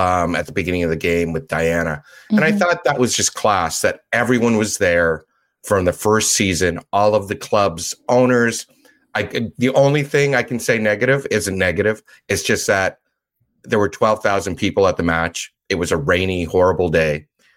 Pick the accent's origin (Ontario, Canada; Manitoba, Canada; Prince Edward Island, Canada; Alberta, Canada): Ontario, Canada; Ottawa; I'm from Ottawa